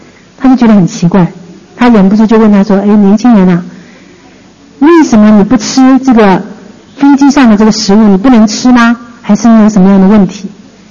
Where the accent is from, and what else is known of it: China